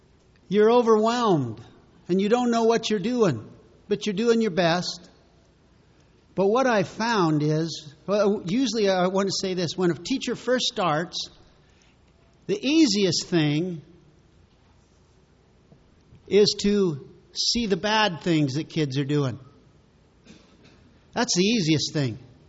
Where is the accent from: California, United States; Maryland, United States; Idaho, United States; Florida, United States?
Idaho, United States; Payette; from Payette, Idaho.